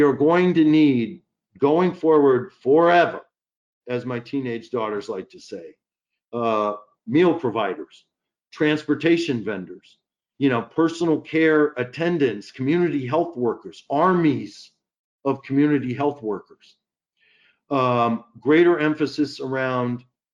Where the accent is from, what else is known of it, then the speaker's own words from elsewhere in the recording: Detroit, Michigan, United States; in looking at my hometown of Detroit, which is certainly an underserved community